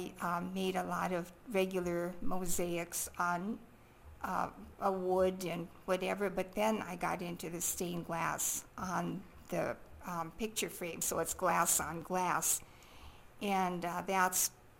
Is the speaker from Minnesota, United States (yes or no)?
yes; Rosewood, Minnesota, United States; Well, I grew up in Rosewood, Minnesota, which is about 10 miles northwest of Thief River, very tiny, tiny little town.